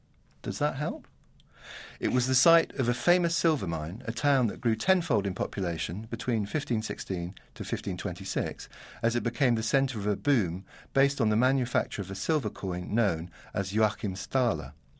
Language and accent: English; Hong Kong; now in London, United Kingdom; I grew up in Hong Kong, and London used to seem very grey.